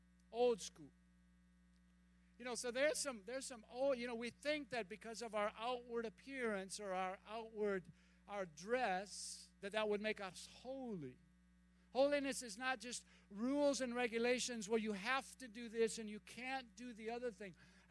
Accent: Minnesota, United States; When I was growing up in Minnesota, oh yeah, I would go to church every day, every week, every Sunday I'd be in church.

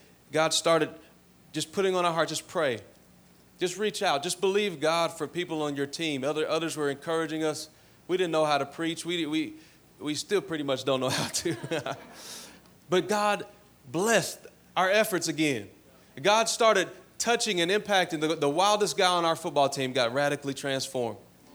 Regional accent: Louisville, Kentucky, United States; Now, I'm black. I'm from Louisville, Kentucky, and I grew up on 90s hip-hop.

